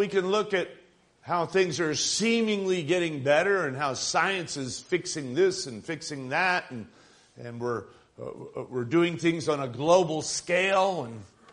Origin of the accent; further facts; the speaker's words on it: United States; I'm thankful that I'm an American.